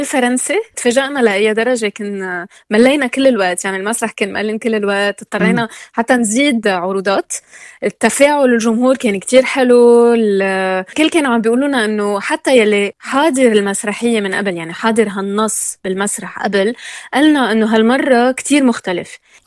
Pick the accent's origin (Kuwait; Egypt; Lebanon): Lebanon; نحن شخصيتنا كلبنانية كعرب هيك بنتفاعل أكتر